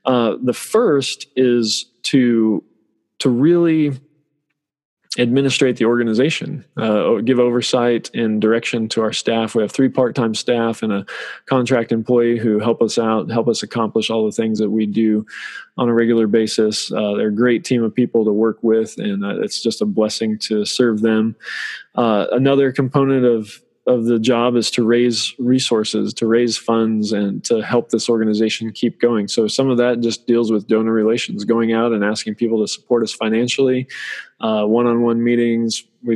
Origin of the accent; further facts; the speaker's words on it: Arizona, United States; I grew up in Arizona, went to, with a Christian family.